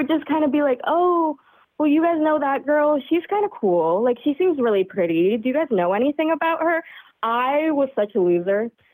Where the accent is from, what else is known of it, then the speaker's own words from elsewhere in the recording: Florida, United States; And it is crazy because I am from Florida, so I do have a lot to say